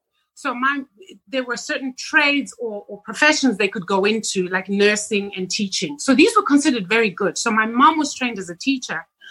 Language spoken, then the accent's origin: English; Zimbabwe; Well, I'm sure people can tell by my accent that I am not American. I grew up in Zimbabwe. I was born and raised in Zimbabwe.